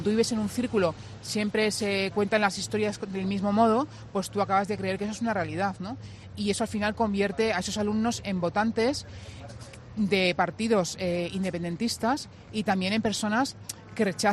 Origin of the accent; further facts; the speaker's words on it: Catalonia, Spain; Yo, catalana.